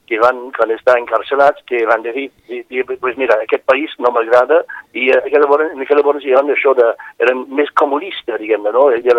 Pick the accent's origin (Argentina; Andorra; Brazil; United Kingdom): United Kingdom; Tonypandy, Wales; Catalan is a second language; el meu pare era miner, i jo me'n recordo, per exemple, una anècdota, però que s'ha quedat al meu poble, Tonopandi, al País de Gal·les